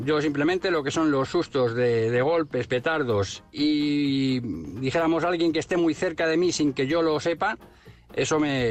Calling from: Madrid, Community of Madrid, Spain; de Madrid.

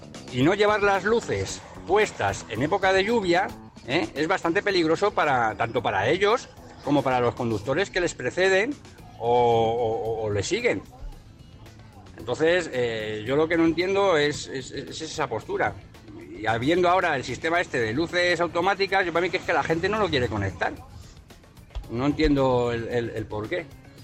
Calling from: Madrid, Community of Madrid, Spain; de Madrid.

